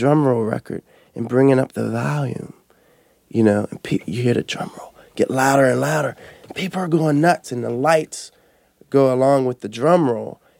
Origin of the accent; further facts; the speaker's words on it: Philadelphia, Pennsylvania, United States; growing up, I grew up in Southwest Philly, so block parties were massive, were the big thing.